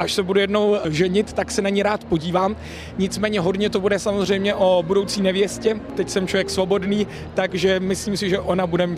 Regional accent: Zubčice, South Bohemian Region, Czechia; Tak samozřejmě to je má rodná vesnice Zubčice u Českého Krumlova pod Poluškou.

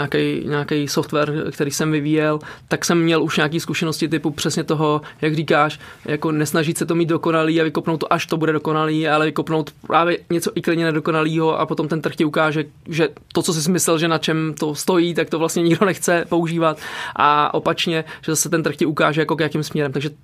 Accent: Hradec Králové, Hradec Králové Region, Czechia; protože jsem z Hradce Králové, takže uděláme práce v Hradci

